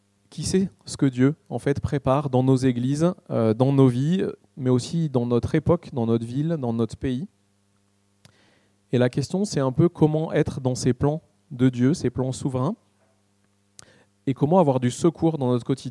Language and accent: French; Valence, Auvergne-Rhône-Alpes, France; also born or lived in Marseille; On a grandi tous les deux aussi à Valence.